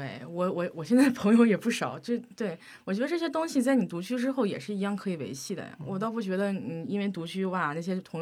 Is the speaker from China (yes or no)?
yes; Northeast China, China; 像我老家，像东北那边